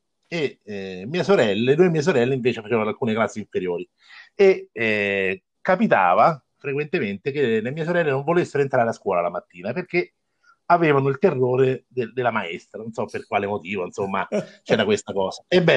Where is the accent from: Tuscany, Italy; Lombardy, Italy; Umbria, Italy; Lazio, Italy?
Lazio, Italy; Viterbo; Insegno a Vitorchiano e sono cresciuto a Viterbo.